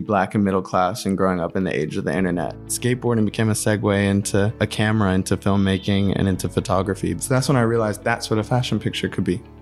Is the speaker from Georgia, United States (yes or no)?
yes; Atlanta, Georgia, United States; now in London, United Kingdom; I mean, I grew up in Atlanta, Georgia, which is a very, when you come over here, most people don't even know where that is.